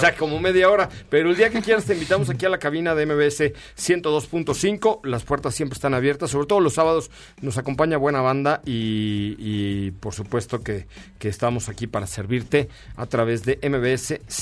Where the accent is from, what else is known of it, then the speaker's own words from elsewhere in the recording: Mérida, Yucatán, Mexico; voy a estar en mi tierra, voy a estar en mi Mérida querida